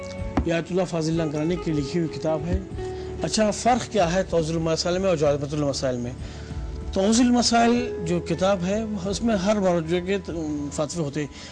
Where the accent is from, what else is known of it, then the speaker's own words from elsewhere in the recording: Utraula, Uttar Pradesh, India; now in Mashhad, Iran; میں ہندوستان کا رہنے والا ہوں، اترولا ضلع بلرامپور کا رہنے والا ہوں اور یہاں ایران میں تحصیل کرتا ہوں.